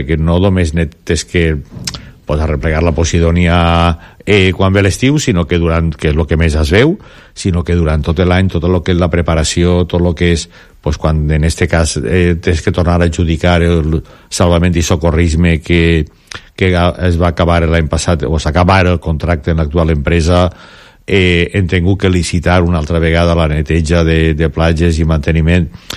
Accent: Dénia, Valencian Community, Spain; almenys per als que som de Denia, o majors de Denia

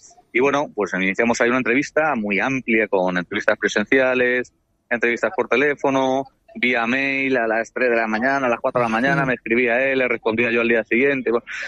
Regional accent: Benidorm, Valencian Community, Spain; allí en tu tierra, mi tierra, que es ese lugar de acogido magnífico que es la ciudad de Benidorm.

